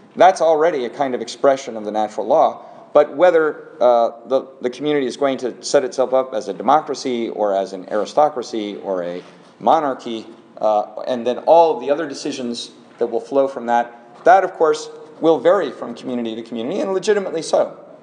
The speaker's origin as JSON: {"language": "English", "town": "Seattle", "region": "Washington", "country": "United States", "said": "I'm from Seattle."}